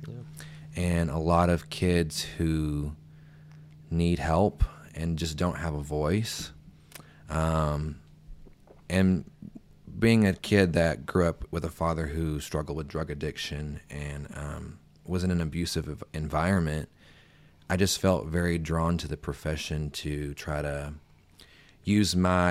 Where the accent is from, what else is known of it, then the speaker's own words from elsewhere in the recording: Glasgow, Kentucky, United States; now in Louisville, United States; I live in Louisville, Kentucky. I've been a resident here since 2014. I moved here from Glasgow, Kentucky, where I was born and raised.